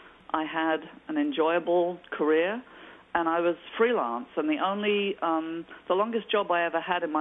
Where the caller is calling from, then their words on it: England, United Kingdom; Well, I'm from England